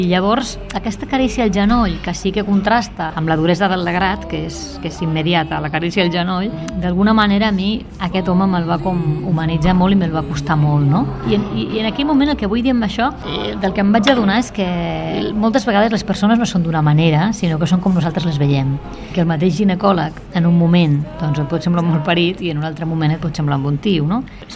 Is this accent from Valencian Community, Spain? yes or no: yes; Valencian Community, Spain; jo soc valenciana.